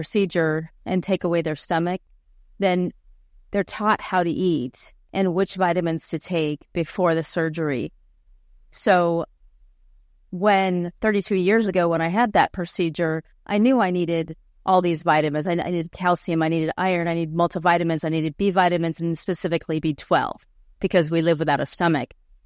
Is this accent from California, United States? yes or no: yes; San Diego, California, United States; I am from San Diego